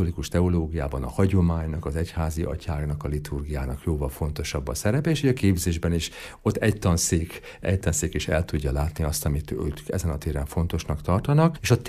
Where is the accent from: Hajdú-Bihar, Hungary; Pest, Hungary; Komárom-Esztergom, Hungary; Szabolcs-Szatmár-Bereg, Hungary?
Hajdú-Bihar, Hungary; Debrecen; born there; Debrecenben születtem, mert akkor a család még itt lakott Debrecenben, hiszen édesapám református lelkész volt